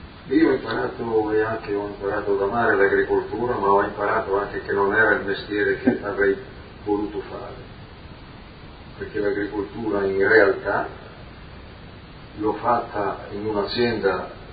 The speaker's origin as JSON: {"language": "Italian", "town": "Palmanova", "region": "Friuli-Venezia Giulia", "country": "Italy", "tie": "born or raised there", "said": "sono cresciuto a Palma Nova, dove ho fatto la scuola commerciale di avviamento"}